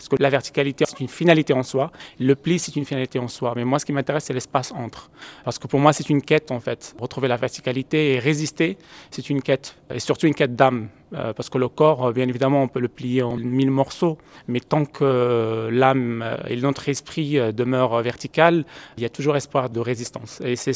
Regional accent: Morocco; J'ai grandi au Maroc, donc dans l'artisanat marocain, il y a toujours eu de la géométrie.

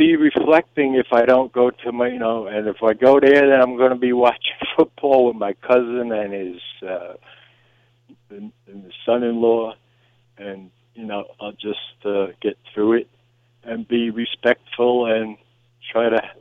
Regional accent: New York, United States; now in Florida, United States; I come from New York, so I really haven't made too many friends

